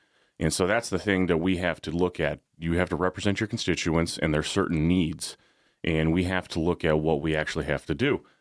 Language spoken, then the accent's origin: English; Anchor Point, Alaska, United States; I grew up in Anchor Point, had the opportunity to go play football in the Big Ten in Chicago.